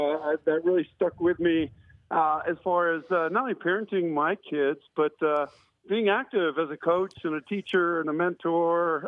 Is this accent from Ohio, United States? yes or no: no; Manitowoc, Wisconsin, United States; now in Florida, United States; I had so many great people in my life growing up in the Manitowoc community that I want to make my community here in Florida a great place for other kids to grow up